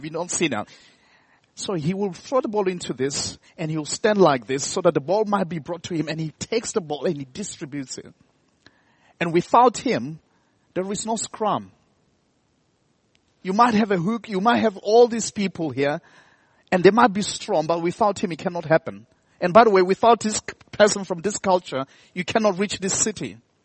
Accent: South Africa; I come from South Africa. We play rugby there.

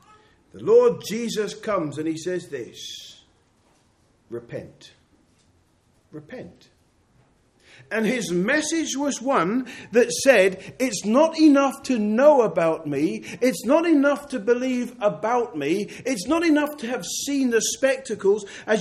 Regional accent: United Kingdom; mostly because we're British and we like to throw tomatoes and rancid eggs at these people.

